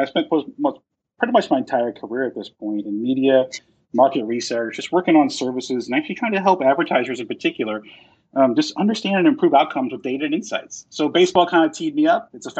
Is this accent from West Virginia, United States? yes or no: no; Indiana, United States; Yeah, I grew up actually kind of in a rural part of the Midwest when I was a kid, kind of in northern Indiana.